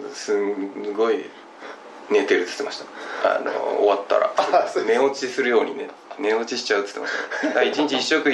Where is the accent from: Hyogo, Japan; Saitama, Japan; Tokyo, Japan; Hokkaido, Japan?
Saitama, Japan; まあ東京じゃないで僕埼玉ですけど、でもでそこまで田舎じゃなかったんで